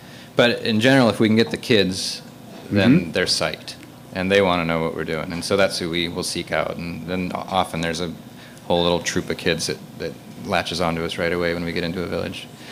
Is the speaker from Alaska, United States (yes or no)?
yes; McGrath, Alaska, United States; I grew up in McGrath, and it's river culture there. And in the winters, it was snow machines and dog sleds to get to the cabin. And in the summer, it's a riverboat. So just sort of growing up in wilderness.